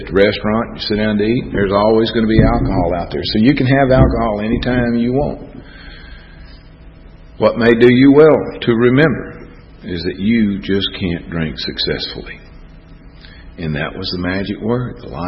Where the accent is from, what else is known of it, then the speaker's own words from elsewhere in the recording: Texas, United States; I know I'm from Texas, and you know, I embellish a little bit, color the truth sometimes maybe